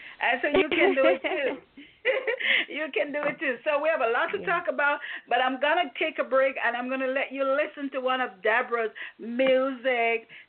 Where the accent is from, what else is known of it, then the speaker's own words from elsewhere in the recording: Jamaica; You know I'm Jamaican.